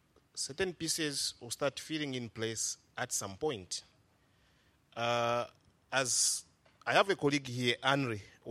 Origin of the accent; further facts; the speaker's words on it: Zambia; from Zambia, first time fellow